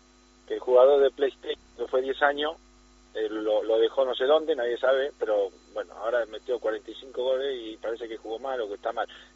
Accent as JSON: {"language": "Spanish", "country": "Argentina", "said": "Bueno, sí, como argentino me gusta ganar"}